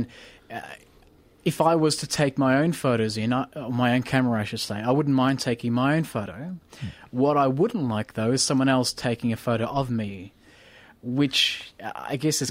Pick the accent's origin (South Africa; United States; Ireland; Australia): Australia; Shepparton, Victoria; I still listen to that back in my hometown of Shepparton.